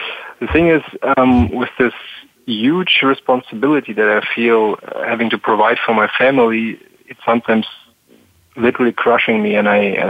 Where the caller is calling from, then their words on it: Cologne, North Rhine-Westphalia, Germany; I'm calling from Cologne today.